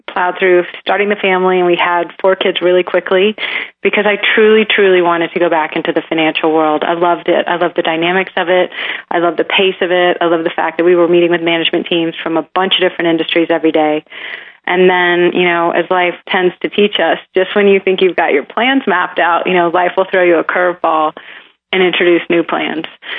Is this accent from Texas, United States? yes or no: yes; Texas, United States; I grew up in Texas in a really conservative family.